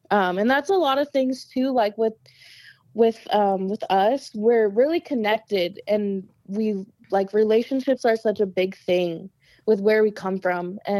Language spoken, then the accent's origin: English; Fort Belknap Reservation, Montana, United States; I come from the reservation, so I guess I'm speaking from like reservation perspective. Mm-hmm. I'm from the Fort Belknap Reservation, so I guess this is just my experience.